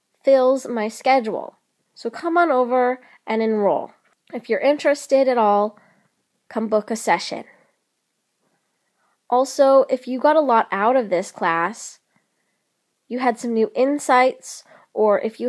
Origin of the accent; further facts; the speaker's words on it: Seattle, Washington, United States; I am going to the Great Emerald City, my hometown of Seattle